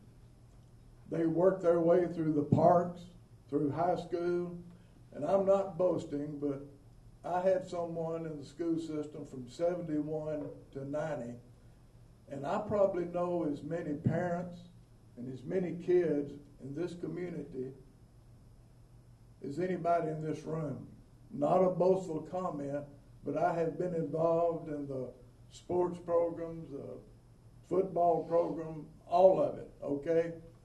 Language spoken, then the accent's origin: English; Ensley, Alabama, United States; I grew up in Ensley, Alabama. We were the Ensley Yellow Jackets, like Jack's Jones Valley Brownies.